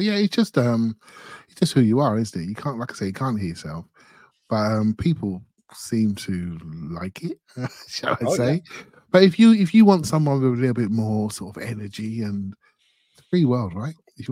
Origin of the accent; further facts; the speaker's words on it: Luton, East of England, United Kingdom; So I grew up in the Luton area, and which is just north of London, about 30 miles north of London.